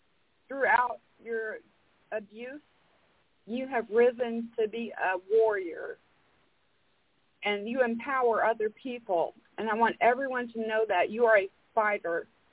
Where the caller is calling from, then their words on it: Arkansas, United States; Arkansas.